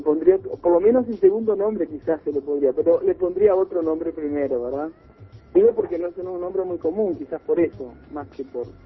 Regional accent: Villa del Carmen, Durazno, Uruguay; como yo soy del interior de Durazno, ¿no? Va, de Villa del Carmen. Ahí la gente toda te conocía, ¿sí?

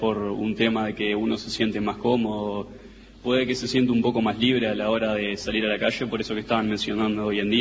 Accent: Montevideo, Uruguay; born there; now in Nueva Helvecia, Uruguay; No. Yo soy nacido en Montevideo.

